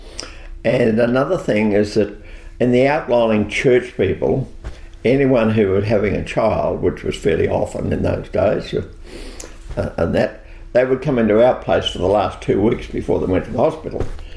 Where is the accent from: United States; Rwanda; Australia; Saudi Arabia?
Australia; So I grew up on the Snow River, real Banjo Patterson attitude.